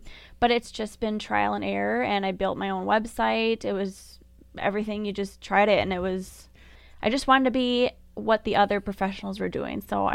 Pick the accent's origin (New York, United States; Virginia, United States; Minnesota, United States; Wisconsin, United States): Minnesota, United States; St. Paul; We grew up in St. Paul, but we moved out into the country, and we absolutely love it out here.